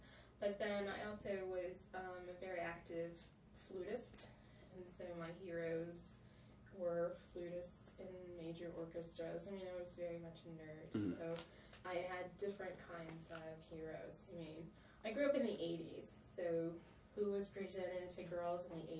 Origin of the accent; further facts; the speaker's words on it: Tallahassee, Florida, United States; black, of unidentified origin, and all of the above. I grew up in Tallahassee, very southern city, very much part of that southern, old southern culture.